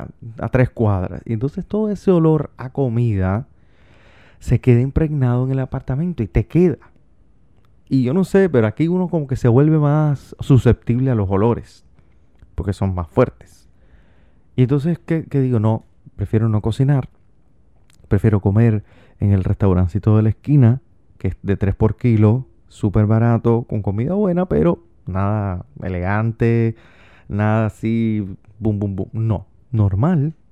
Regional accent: Cuba; Porque en la esencia, todos somos cubanos. Todos. Y amamos nuestra cultura y la defendemos.

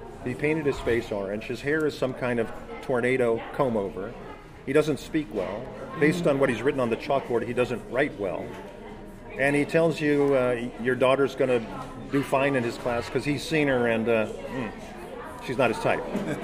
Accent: Dayton, Ohio, United States; also born or lived in Bakersfield; now in Tucson, United States; I grew up in Dayton, Ohio, middle America.

